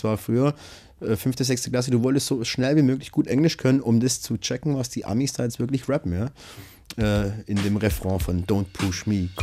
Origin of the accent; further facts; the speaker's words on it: Stuttgart, Baden-Württemberg, Germany; nächstes Jahr werde ich 40, 73er Baujahr, geboren in Stuttgart, aufgewachsen in Stuttgart und immer noch in Stuttgart.